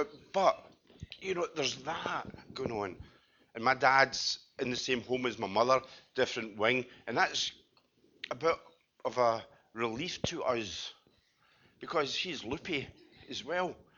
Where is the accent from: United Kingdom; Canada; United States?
United Kingdom; Scotland; it just remains for me as a Scotsman to say Happy New Year.